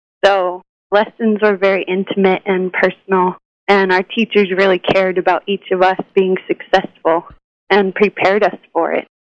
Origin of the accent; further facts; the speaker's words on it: Pittsburgh, Pennsylvania, United States; moved away as an adult; also born or lived in Colorado / Santa Barbara / New York City; now in San Francisco, United States; No, I'm from Pittsburgh, Pennsylvania. Go Steelers. I moved to Colorado right after high school, and then Santa Barbara, and then New York City, and now San Francisco.